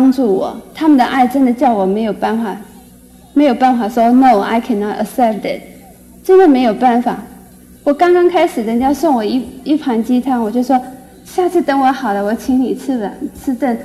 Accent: China; 我们中国人很有义气的，希望不要接受人家太多恩惠

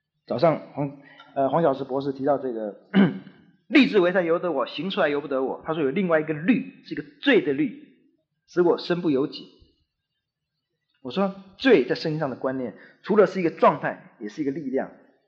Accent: Taiwan; 我们台湾话或闽南话这样讲，

